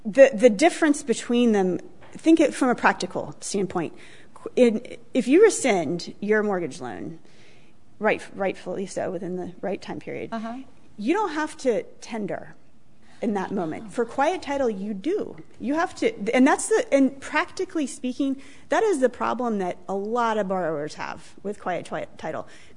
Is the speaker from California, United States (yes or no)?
no; Virginia, United States; I'm from Virginia